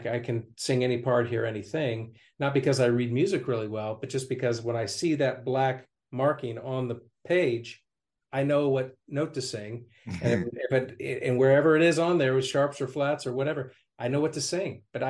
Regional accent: Indiana, United States; I'm a guy from Indiana who evidently can sing fairly well.

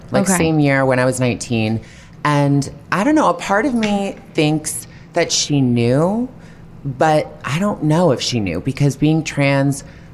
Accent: Toronto, Ontario, Canada

